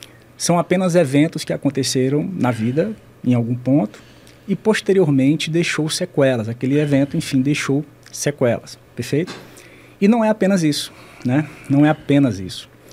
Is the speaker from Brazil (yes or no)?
yes; Fortaleza, Ceará, Brazil; Esse meu sotaque, tá, gente? Eu sou de Fortaleza, sou cearense, né? Venho de uma família simples, né? Família simples.